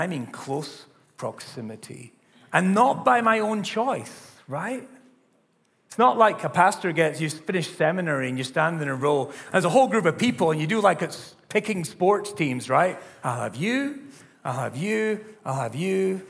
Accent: Scotland, United Kingdom; And I remember growing up in Scotland back in like the 80s

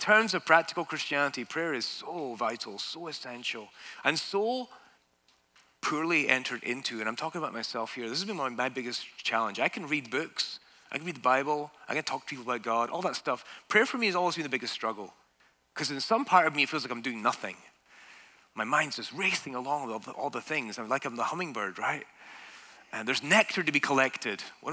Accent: Scotland, United Kingdom; because I'm Scotland, because I'm Scottish. And I lived so close to that epicenter of golfingness.

